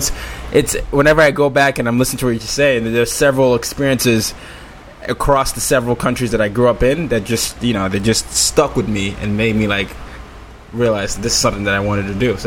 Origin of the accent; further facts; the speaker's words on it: Nigeria; I'm Nigerian, so, you know, I felt that as a West African.